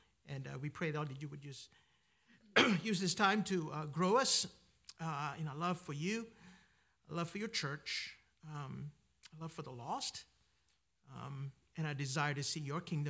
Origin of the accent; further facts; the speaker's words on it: Malaysia; I'm from Malaysia, in case you didn't know. I was told this morning that I did not have an accent.